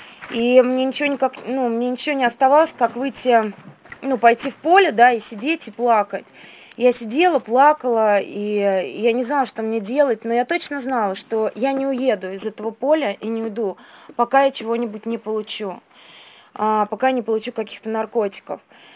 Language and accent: Russian; Moscow, Russia; Я выросла здесь, в Москве, и жила с бабушкой. Сперва жила с мамой, с папой до 5 лет, потом жила с бабушкой.